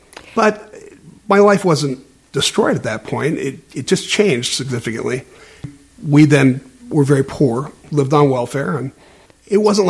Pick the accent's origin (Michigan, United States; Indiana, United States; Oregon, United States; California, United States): California, United States; San Diego; born there; I was born here in San Diego, and I think both my parents had troubles.